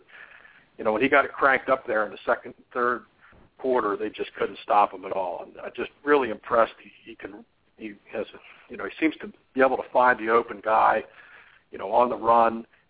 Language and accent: English; Harrisburg, Pennsylvania, United States; I grew up in Harrisburg, and he would, at least a couple times a year, take us to Baltimore and Philadelphia to go see some events